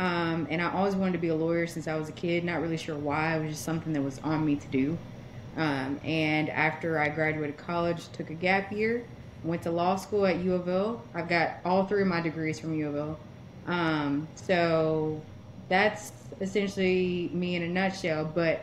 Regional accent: Versailles, Kentucky, United States; Yeah, so I am originally from Versailles, Kentucky, Woodford County, where they make Woodford Reserve.

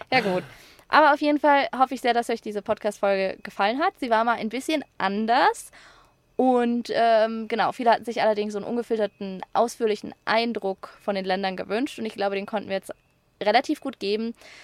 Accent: Germany; habe zum Beispiel auch oft überlegt, wie wirke ich in Deutschland als Deutsche auf Touristen zum Beispiel?

